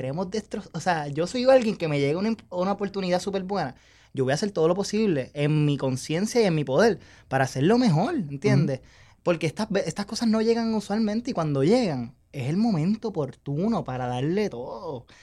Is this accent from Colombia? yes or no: no; Puerto Rico